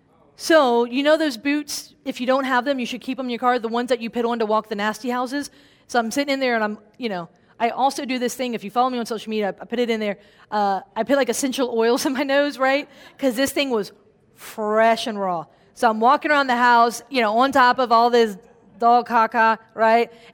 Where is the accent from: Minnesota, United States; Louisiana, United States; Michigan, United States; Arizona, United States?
Louisiana, United States; New Orleans; I'm born and raised in New Orleans, but this guy who lived in this house was a voodoo priest.